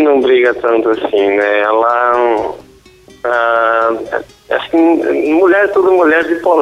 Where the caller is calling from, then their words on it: Santa Fé do Sul, São Paulo, Brazil; Eu falo aqui de Santa Fé do Sul, interior de São